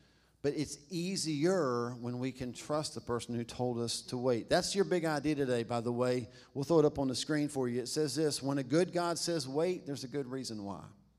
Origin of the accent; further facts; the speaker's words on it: the South, United States; Y'all, we're from the South.